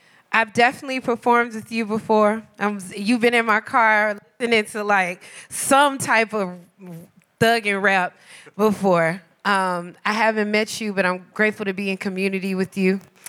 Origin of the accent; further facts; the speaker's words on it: Memphis, Tennessee, United States; Shout out to Memphis. I'm from Memphis.